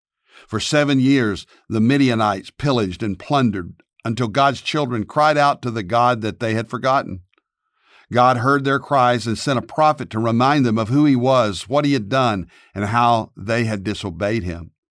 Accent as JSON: {"language": "English", "town": "Dallas", "region": "Texas", "country": "United States"}